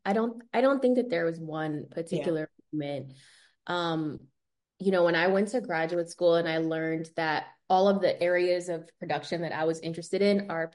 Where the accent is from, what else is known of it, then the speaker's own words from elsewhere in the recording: Maryland, United States; So I think because I'm from Maryland and I always felt like an outsider, probably because I'm like, I'm all the way in Maryland.